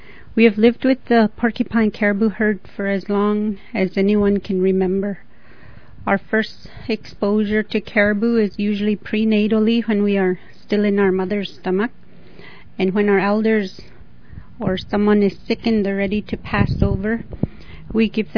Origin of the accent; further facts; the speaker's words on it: Old Crow, Yukon, Canada; I'm Vantatguchin from Old Crow, Yukon, here in Canada.